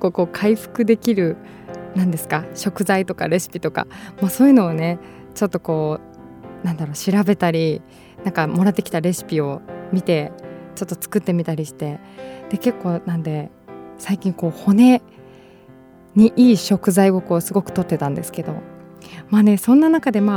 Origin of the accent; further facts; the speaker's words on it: Shizuoka, Japan; 地元静岡県にある